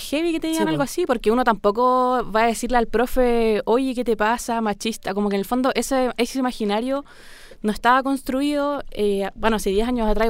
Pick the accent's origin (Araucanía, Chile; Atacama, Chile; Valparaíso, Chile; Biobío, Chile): Atacama, Chile; Copiapó; cuando vivía en mi ciudad natal, en Copiapó, cuando era chica.